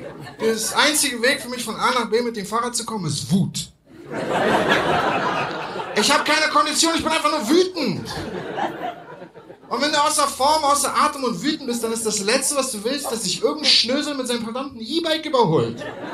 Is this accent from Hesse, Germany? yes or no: no; Berlin, Germany; Wir haben nicht so viele Hügel in Berlin, aber die, die wir haben, sind verdammt steil. Ich komme aus Kreuzberg